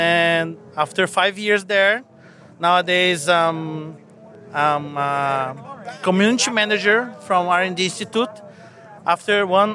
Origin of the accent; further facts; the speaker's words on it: Brazil; I'm from Brazil.